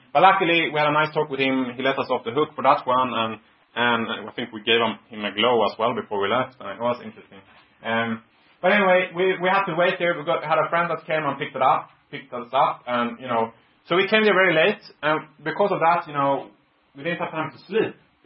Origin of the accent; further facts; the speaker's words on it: Florida, United States; because we came from Florida, so we didn't really have snow tires.